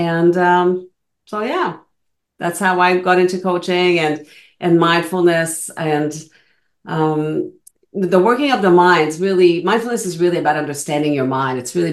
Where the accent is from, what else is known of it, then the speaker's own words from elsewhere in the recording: Montreal, Quebec, Canada; first language French; English is a second language; So I was born and raised in Montreal and, French school until CJEP, which is kind of the college equivalent here in Ontario. And then I switched to English college and eventually went to McGill.